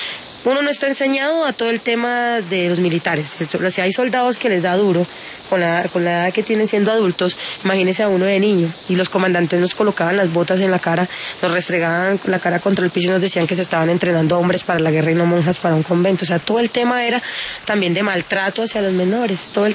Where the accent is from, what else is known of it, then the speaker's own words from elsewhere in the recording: Barrancabermeja, Santander, Colombia; Yo soy de Barranca Bermeja, Santander